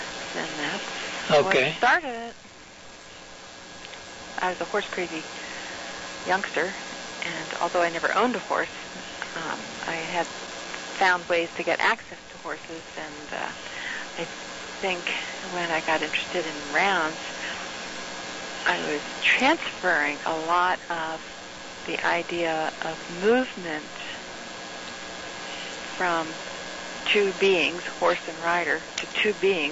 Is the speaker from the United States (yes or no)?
yes; Baltimore, Maryland, United States; I was born in Baltimore, and I was there until 2 years after college.